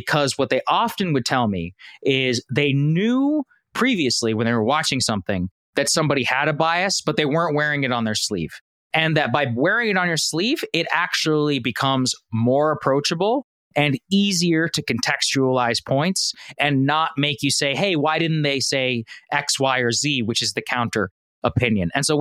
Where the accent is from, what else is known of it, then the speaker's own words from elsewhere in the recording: Texas, United States; now in Washington, D.C., United States; I grew up in Texas. I know like actual, like straight up old school Bush evangelical Republicans.